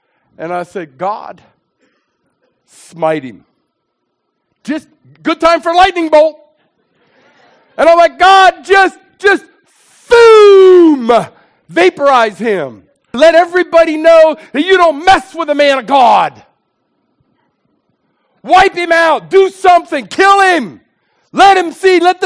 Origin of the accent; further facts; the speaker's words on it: Quarryville, Pennsylvania, United States; I grew up in Quarryville. Well, actually, south of Quarryville, Mechanics Grove.